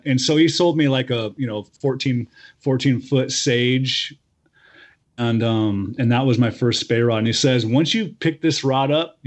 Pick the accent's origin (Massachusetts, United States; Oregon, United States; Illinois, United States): Oregon, United States; I grew up on the Rogue River.